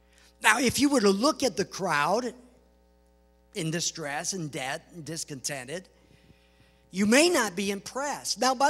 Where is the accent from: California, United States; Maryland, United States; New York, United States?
California, United States; Long Beach; I grew up in Long Beach. And I can remember in Long Beach, I can remember where we would leave our bedroom windows open at night when we went to bed.